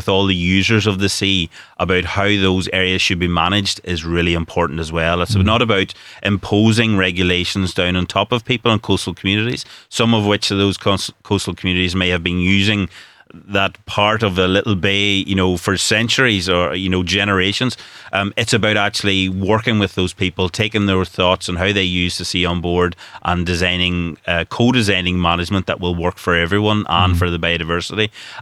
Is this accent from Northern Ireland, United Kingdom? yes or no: yes; Northern Ireland, United Kingdom; I come from County Tyrone. We're nowhere near the sea ourselves